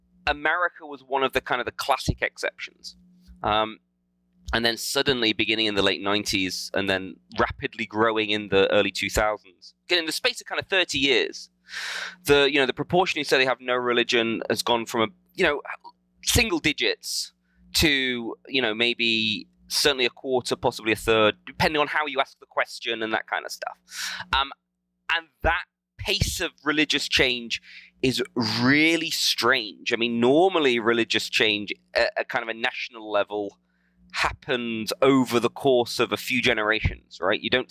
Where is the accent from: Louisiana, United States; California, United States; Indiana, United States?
Louisiana, United States; I'm from Louisiana.